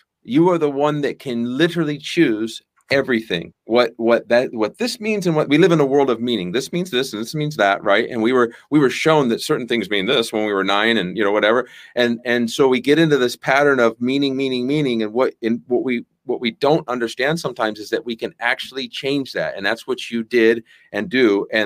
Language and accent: English; California, United States; moved away as an adult; now in Costa Rica; Yeah, I came from California when I was 23. I came down here.